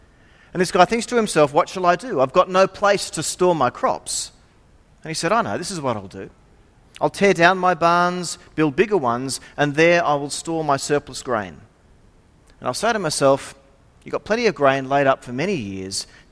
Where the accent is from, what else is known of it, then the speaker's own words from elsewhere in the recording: Engadine, New South Wales, Australia; Well, growing up in Engadine, everyone knew the boat.